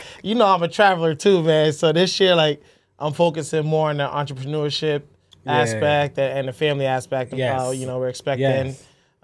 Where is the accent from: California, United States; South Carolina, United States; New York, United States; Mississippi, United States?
New York, United States; Brooklyn; now in Connecticut, United States; Born and raised in Brooklyn, New York. Then we migrated here to the lovely state of Connecticut, where I graduated high school